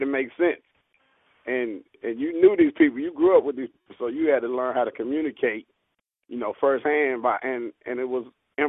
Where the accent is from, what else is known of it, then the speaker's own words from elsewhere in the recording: Rantoul, Illinois, United States; I'm originally from Rantoul, Illinois.